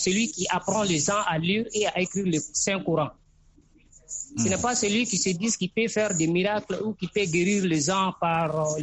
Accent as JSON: {"language": "French", "country": "Mali", "said": "ici au Mali, surtout chez nous au Mali ici"}